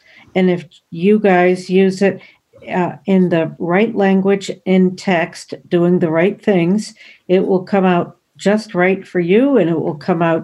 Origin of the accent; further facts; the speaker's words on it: Shelton, Connecticut, United States; I'm from Shelton, Connecticut.